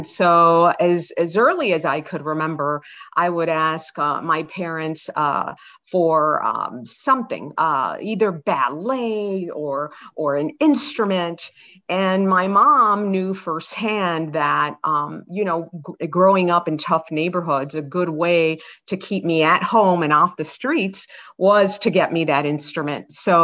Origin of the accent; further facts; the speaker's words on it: Miami, Florida, United States; And so I was born and raised in the Miami area. So, mm-hmm. We were a melting pot.